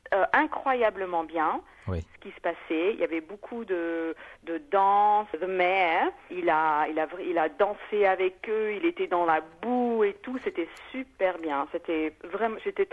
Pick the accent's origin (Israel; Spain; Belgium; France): France; also born or lived in Australia; mon enfance en France avec mon enfance australienne a vraiment créé la vie que je vis aujourd'hui.